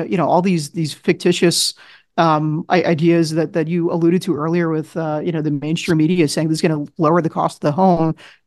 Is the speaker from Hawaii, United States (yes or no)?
no; Wyckoff, New Jersey, United States; let's take an example of my hometown in Wyckoff, New Jersey. So nice kind of like bedroom community of New York City.